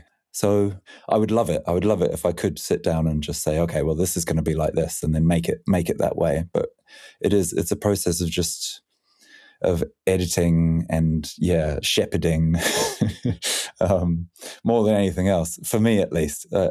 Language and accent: English; New Zealand; when I was younger and growing up in New Zealand